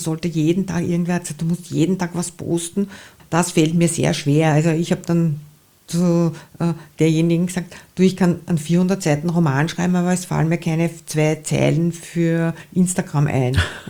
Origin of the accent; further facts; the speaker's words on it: Vienna, Austria; Der Tafelspitz, als Wienerin.